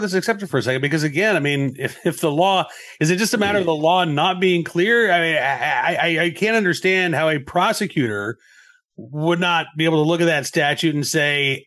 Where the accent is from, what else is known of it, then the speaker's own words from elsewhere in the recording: Massachusetts, United States; born there; now in Virginia, United States; And, you know, I was born in Massachusetts. I live in Virginia now.